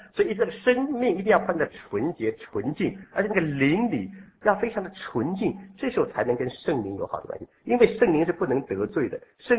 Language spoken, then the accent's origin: Chinese; Hong Kong; 今天我们香港人天天的忧虑